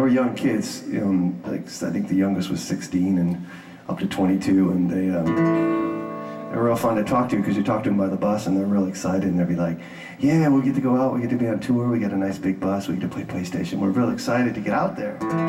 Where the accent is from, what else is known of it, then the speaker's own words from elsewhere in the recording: Des Moines, Iowa, United States; Thank you, America. We're from Des Moines.